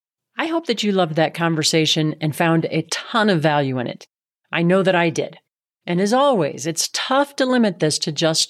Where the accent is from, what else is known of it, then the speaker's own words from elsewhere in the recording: Midwest, United States; now in Colorado, United States; I grew up in the Midwest here in the States, and it's really flat. I live in Colorado now, not flat at all.